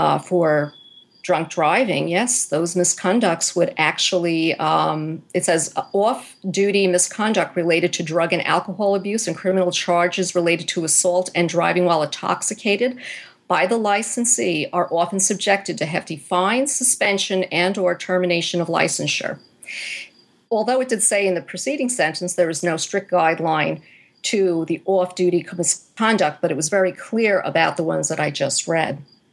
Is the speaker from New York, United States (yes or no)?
yes; New York, United States; I'm from New York